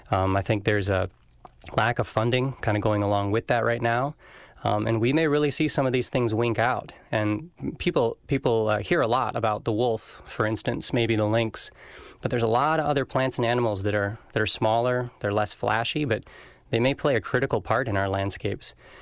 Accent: Midwest, United States; I grew up in the Midwest, but not in the upper Midwest, not in Minnesota

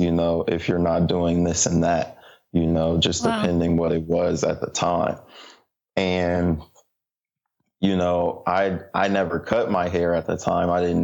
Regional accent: Sandusky, Ohio, United States; also born or lived in Columbus; So born and raised in Ohio, Northern Ohio, initially Sandusky, Ohio, which is famous for Cedar Point.

